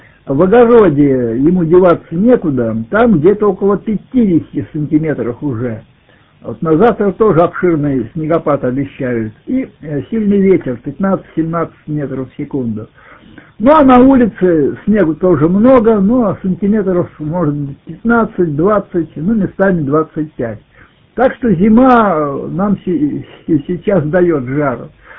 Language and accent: Russian; Russia; Я говорю, какой я москвач? Я 117 километров от Москвы.